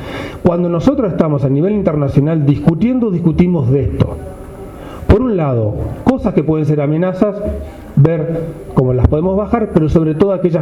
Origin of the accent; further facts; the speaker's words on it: Uruguay; como uruguayo no le tengo absolutamente miedo ninguno